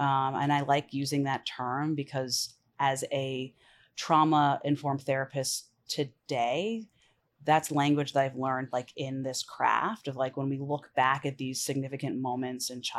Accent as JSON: {"language": "English", "town": "Manhattan", "region": "New York", "country": "United States", "tie": "born there", "said": "I was born in Manhattan when we were, I'm a twin."}